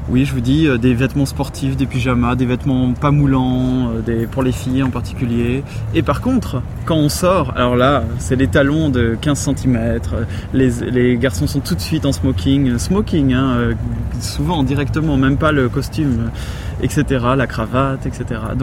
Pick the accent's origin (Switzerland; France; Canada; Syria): France; Je suis français.